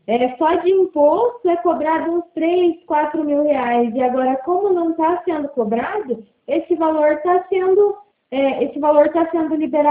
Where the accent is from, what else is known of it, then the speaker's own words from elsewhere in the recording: Cascavel, Paraná, Brazil; Eu sou de Cascavel.